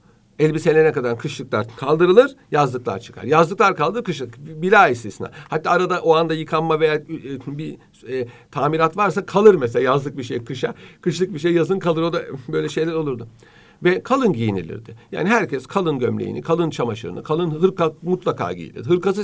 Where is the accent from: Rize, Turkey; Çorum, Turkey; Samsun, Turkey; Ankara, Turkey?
Ankara, Turkey; Ben Ankara'da büyüdüm mesela. Ama İstanbul'a geliş gidişim hiç eksik değil.